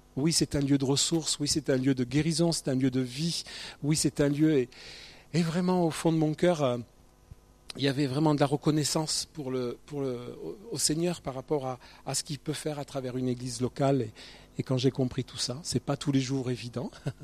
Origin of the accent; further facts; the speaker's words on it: Corsica, France; now in Toulouse, France; on n'est pas Toulousains, nous, on est du sud-est, on est de la Corse. On n'a pas envie de quitter une si belle région.